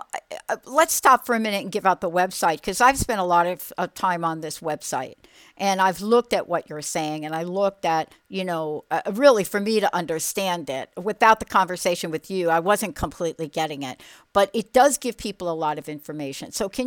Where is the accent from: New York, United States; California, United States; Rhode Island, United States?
New York, United States; I'm a girl from New York